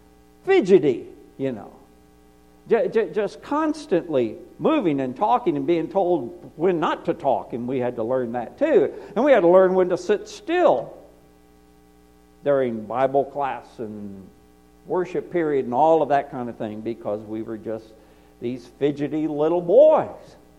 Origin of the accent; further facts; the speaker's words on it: Texas, United States; also born or lived in Ohio; Move around, you know, growing up in Texas and later up in Ohio. But as I began to move around, and I'm preaching in Tennessee